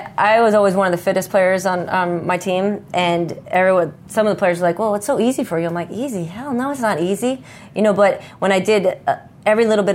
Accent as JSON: {"language": "English", "region": "Connecticut", "country": "United States", "tie": "born or raised there", "said": "I remember I grew up in Connecticut in training in the off season when I wasn't with the team."}